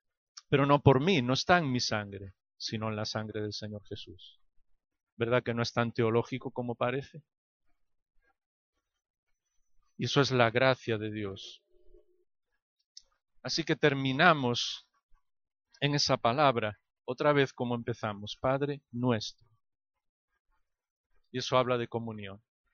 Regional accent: Galicia, Spain; Galicia, pasear por aquí, pero con sol siempre, pasear con todos mis hermanos y porque me encanta mi tierra.

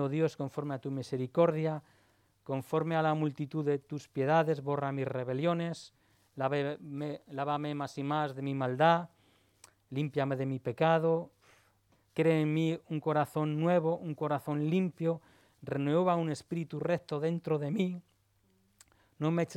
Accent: Spain; Y tengo orígenes, soy español como todos.

